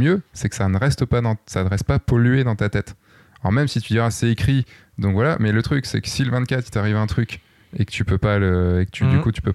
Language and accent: French; Brittany, France; Tu sais, moi, je suis breton, hein